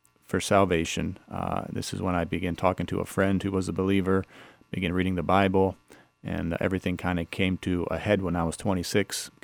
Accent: Ritztown, Ohio, United States; I'm here with my wife, Carrie, and we have two children, ages 4 and 2. So I grew up in Ritztown, Ohio. I was raised in a Catholic home, church was kind of a religion to me.

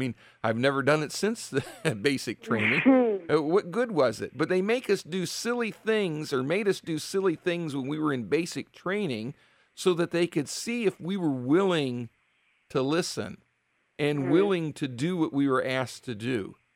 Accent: Richfield, United States; I remember I'm from Richfield. I grew up in Richfield. I pastor in Richfield now, and born and raised there like my dad was

